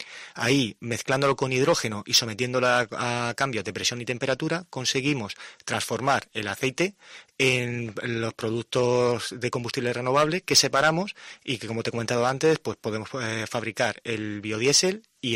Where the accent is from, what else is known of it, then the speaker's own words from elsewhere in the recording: Cartagena, Region of Murcia, Spain; una gran responsabilidad y un privilegio el poder trabajar aquí en mi tierra. Ten en cuenta que yo cursé mis estudios aquí en la Universidad Politécnica de Cartagena